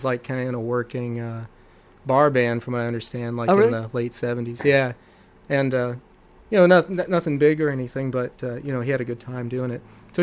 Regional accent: Gig Harbor, Washington, United States; I grew up in Washington State, okay, in Gig Harbor, Washington, right near Tacoma.

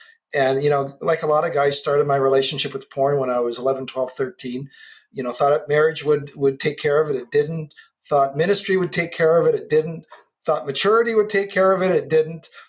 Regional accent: West Coast, Canada; Well, I'm a Canadian kid on the West Coast

